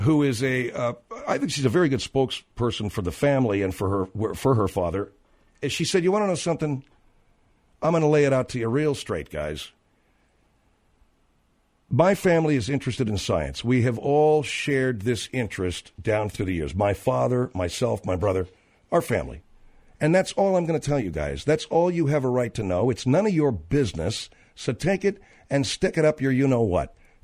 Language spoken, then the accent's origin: English; California, United States; and I say this with pride, being a Californian